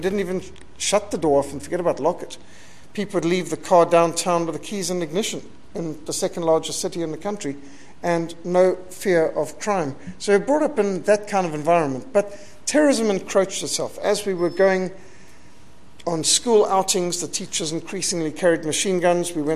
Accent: South Africa; And my home country, South Africa, even though we won all our battles

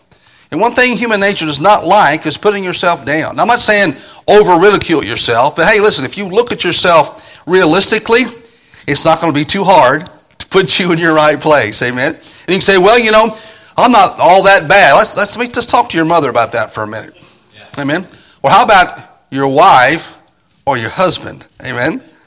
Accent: Missouri, United States; moved away as an adult; also born or lived in US South; now in England, United Kingdom; I'm from Missouri originally, and then lived in the South for about 9 years before I went to England.

